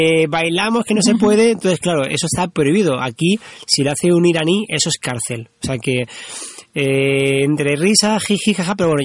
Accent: Barcelona, Catalonia, Spain; hace 5 meses salimos de casa, de Barcelona, para dar la vuelta al mundo en nuestra furgoneta

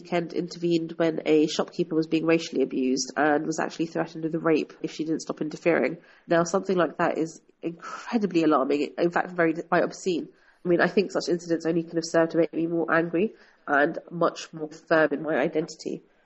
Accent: London, United Kingdom; was born and brought up here. I've spent my whole life actually in London, and I very much identify myself as a British citizen.

